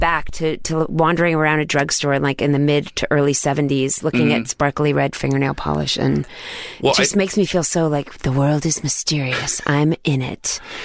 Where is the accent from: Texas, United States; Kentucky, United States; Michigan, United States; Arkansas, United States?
Texas, United States; Dallas; because I grew up in Dallas. I didn't grow up in like Los Angeles